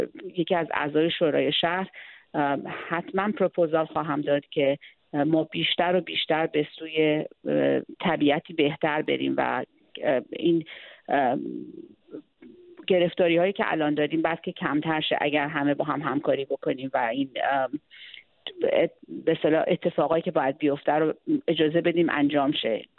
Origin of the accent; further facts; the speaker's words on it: Iran; now in United States; حالا هم هنوز با افتخار میگم ایرانیم و این اسم کوتاه رو در ایران به من دادن،